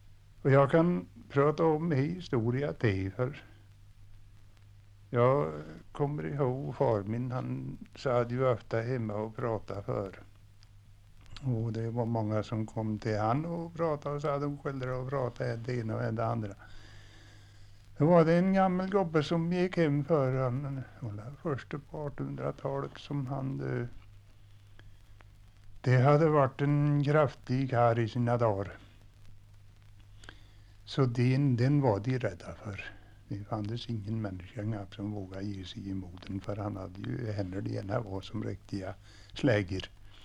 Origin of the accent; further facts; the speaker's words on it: Hörn, Sweden; jag kommer ihåg när jag var liden och hemma i Hörn.